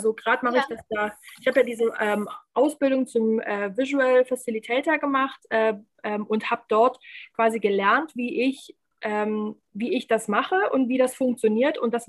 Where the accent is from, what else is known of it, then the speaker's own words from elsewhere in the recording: Brandenburg, Germany; so wie man halt als Brandenburger im Schwabenländle normal sein kann